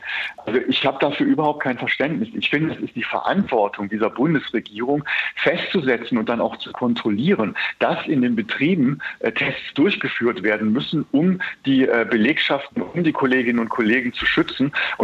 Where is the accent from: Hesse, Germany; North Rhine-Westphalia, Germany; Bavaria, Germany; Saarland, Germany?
Hesse, Germany; now in Berlin, Germany; in meinem Heimatbundesland Hessen